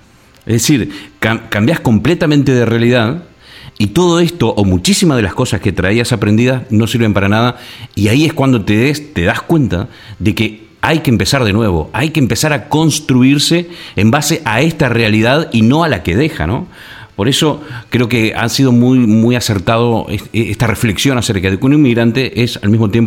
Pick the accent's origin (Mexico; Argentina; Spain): Argentina; moved away as an adult; yo que me fui con 30 años de Argentina, me fui con una mochila de cosas que había aprendido para poder avanzar